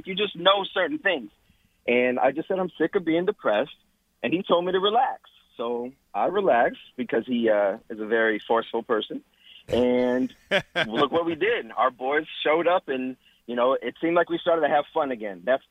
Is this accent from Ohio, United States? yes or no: yes; Cleveland, Ohio, United States; now in Los Angeles, United States; being born and raised in Cleveland, I'm 34 now. I've been in L.A. for about 10 years.